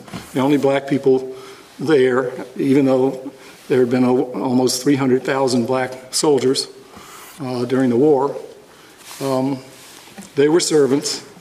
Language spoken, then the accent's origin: English; Georgia, United States; to prepare textbooks for me when I was growing up in Georgia that said the Civil War had nothing to do with slavery